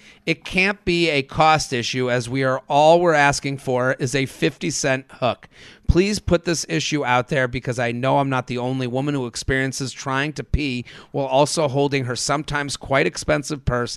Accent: Boston, Massachusetts, United States; moved away as an adult; now in New York, United States; Like, I'm from Boston. Right. I've lived here since 2007.

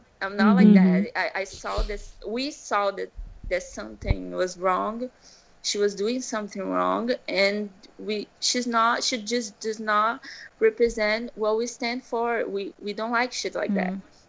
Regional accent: Brazil; I'm from Brazil

